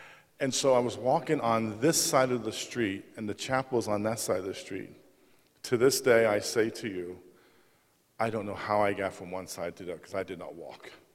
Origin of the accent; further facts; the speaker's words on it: Ohio, United States; I'm from Brown County, Ohio.